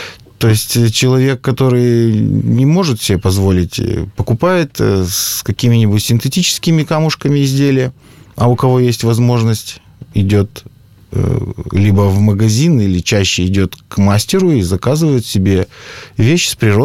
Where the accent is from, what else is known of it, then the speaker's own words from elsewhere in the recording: Perm, Perm Krai, Russia; Ну, я родился и вырос в Перми. Я, можно сказать, патриот Пермского края.